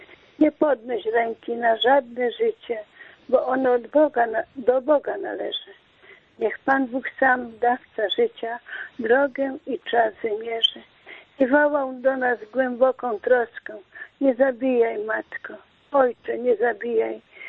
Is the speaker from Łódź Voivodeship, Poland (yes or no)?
no; Subcarpathian Voivodeship, Poland; Ja jestem z Podkarpacia i było bardzo blisko.